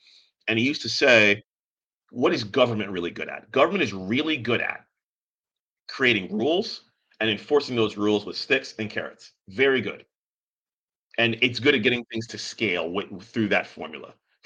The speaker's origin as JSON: {"language": "English", "region": "Maryland", "country": "United States", "tie": "born or raised there", "said": "I think about, during in my home state of Maryland, during the deepest parts of the pandemic"}